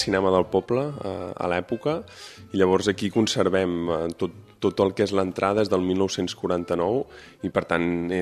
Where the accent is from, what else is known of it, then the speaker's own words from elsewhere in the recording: Girona, Catalonia, Spain; born there; bueno, és un jove encara, sóc jove, vaig néixer a Girona, sóc gironí i em vaig formar a l'Escola Hostaleria de Girona